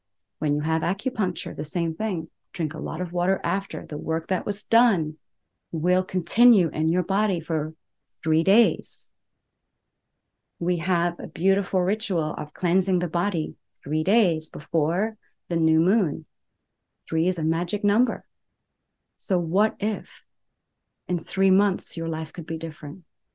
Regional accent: South Africa; moved away as an adult; I'm South African in my second foreign country, and I own a business.

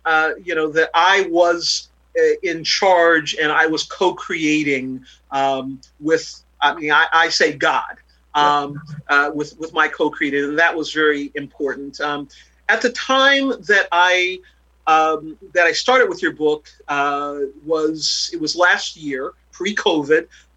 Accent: Huntsville, Alabama, United States; I grew up in the South. I grew up in segregation. I personally saw things. My parents were very active in the civil rights movement. I grew up in Huntsville, Alabama.

